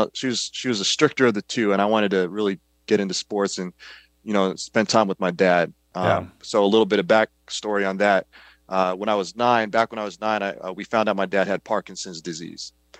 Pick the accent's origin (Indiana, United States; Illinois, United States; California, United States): Illinois, United States; Kankakee; And I grew up there in Kankakee